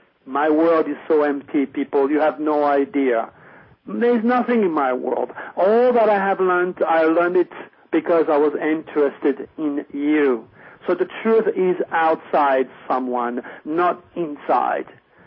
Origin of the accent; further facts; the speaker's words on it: France; I am referring to a lunatic from my hometown, from France, from my home country.